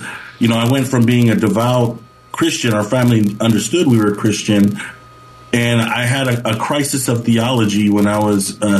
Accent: San Jose, California, United States; coming here to this country and understanding the, you know, just the blessing it is to be here. So growing up in Eastside San Jose, which is even better

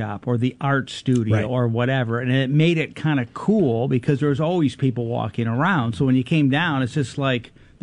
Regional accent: Chicago, Illinois, United States; years ago, growing up in Chicago, we used to go to Old Chicago, Old Town in Chicago.

